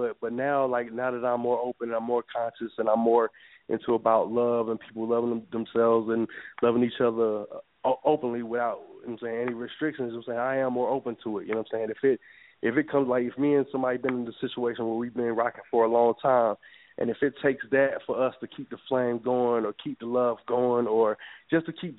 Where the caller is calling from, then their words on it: Atlanta, Georgia, United States; I'm calling in from Atlanta, Georgia. You know what I'm saying?